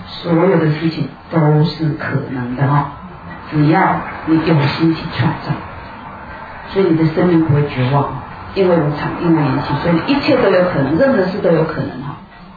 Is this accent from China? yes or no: yes; China; 像我们中国人通常都很客气，对不对？很谦卑啊。